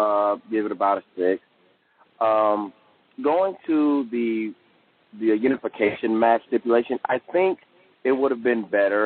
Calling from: Chicago, Illinois, United States; from Chicago.

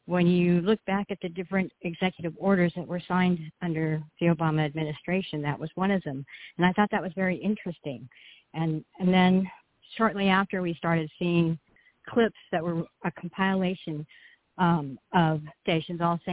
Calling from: California, United States; I'm calling from Southern California, and you were spot on with everything.

